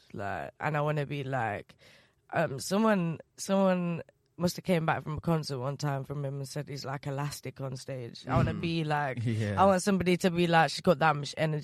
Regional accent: England, United Kingdom; I'm from the Midlands

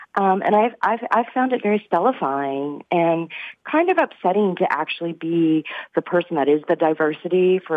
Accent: Washington, District of Columbia, United States; also born or lived in Atlanta; I'm originally from Washington, D.C., and I did my Ph.D. in Atlanta. So I've lived in pretty big towns, very big towns.

